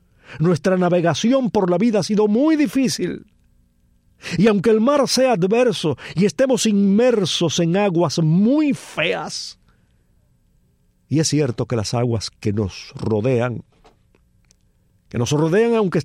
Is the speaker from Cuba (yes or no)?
yes; Cuba; ¿Cómo no voy a sentir esto yo como algo nuestro, como algo cubano?